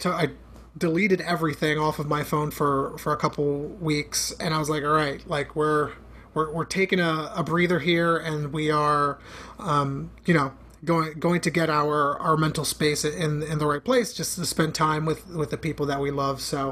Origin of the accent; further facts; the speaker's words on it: Bronx, New York, United States; It was you know, just a couple blocks away from where I grew up in the Bronx.